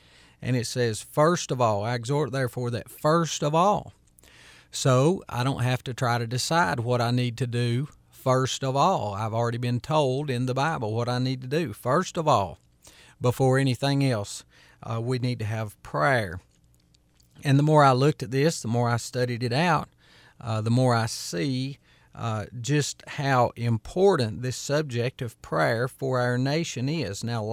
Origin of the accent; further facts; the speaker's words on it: United States; I'm going to talk about America because I'm an American citizen and that's where we are.